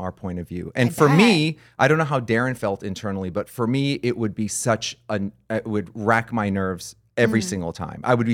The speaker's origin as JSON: {"language": "English", "region": "New Jersey", "country": "United States", "said": "the thing that unified us was we're both not from Los Angeles. I'm from New Jersey."}